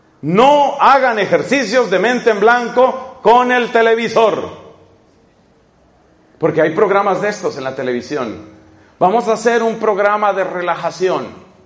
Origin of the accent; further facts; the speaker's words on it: Colombia; en mi país, en Colombia.